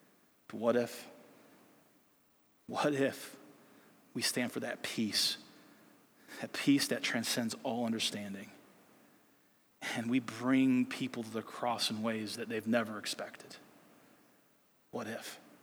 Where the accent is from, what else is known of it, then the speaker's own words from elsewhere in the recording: Brunswick, Ohio, United States; I grew up in Cleveland. Brunswick's my hometown.